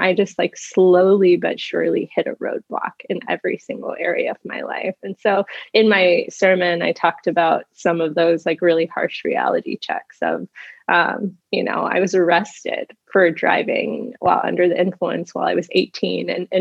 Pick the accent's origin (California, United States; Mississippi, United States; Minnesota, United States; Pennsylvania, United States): California, United States; I'm originally from California, and if you have any context or stereotypes for, like, what that is, that's just about right.